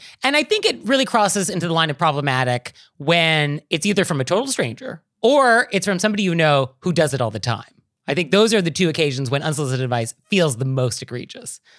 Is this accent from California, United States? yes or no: yes; California, United States; California casual, I mean, as a Californian, I mean, does it mean logo t-shirts?